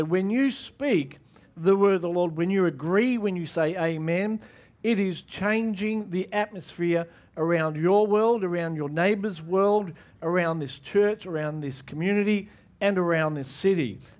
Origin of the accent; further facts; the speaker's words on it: Australia; I know we're Australian, but first and foremost, we're kingdom people. Yeah? And Australians don't like to say too much.